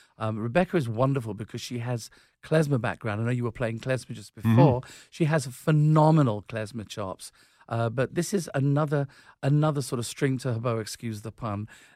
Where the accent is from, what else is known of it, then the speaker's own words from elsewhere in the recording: England, United Kingdom; I'm from England